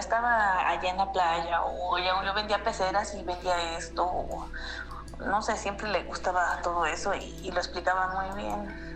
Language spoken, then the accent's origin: Spanish; State of Mexico, Mexico; Nosotros somos del Estado de México, pues nunca hemos ido a la playa, no la conocemos, por decirlo así.